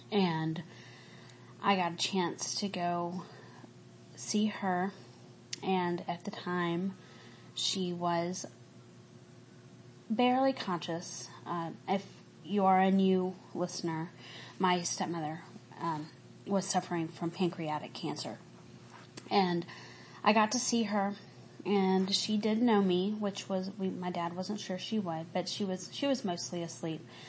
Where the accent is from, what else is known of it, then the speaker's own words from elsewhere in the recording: Kosciusko, Mississippi, United States; I lived in a very small town, so we would drive from Kosciuszko, where I lived, to Jackson fairly often